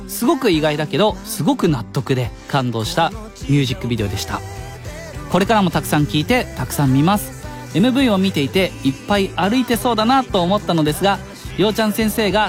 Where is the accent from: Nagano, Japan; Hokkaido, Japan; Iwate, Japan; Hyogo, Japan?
Nagano, Japan; now in Tokyo, Japan; 僕もね、長野県出身で、どこを見渡しても山があるのよ。で、なんかそれって生まれてからずっと東京に出るまでその環境がずっとそうだったから、当たり前の景色と空気だったの。